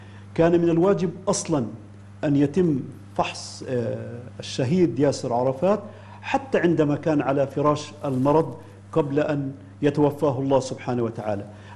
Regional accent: Palestine; أنا كإنسان فلسطيني لا أبني حياتي في تقييمي للأمور وفق حدود مشاكل الخاصة

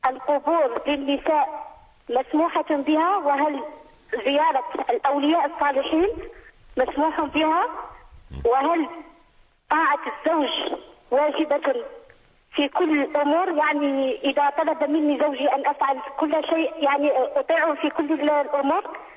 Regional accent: Algeria; ونحن كل الجزائريين نشكرك بصفتي كجزائري

